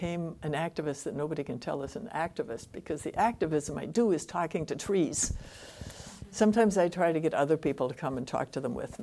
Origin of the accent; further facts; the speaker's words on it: United States; But as an American, I have to listen to other cultures to understand this.